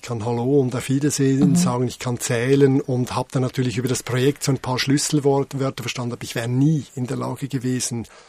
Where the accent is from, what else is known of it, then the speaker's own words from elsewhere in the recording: Switzerland; Mir als Schweizer, ich als Mann, ich als Teil der Jugendbewegung 80er Jahre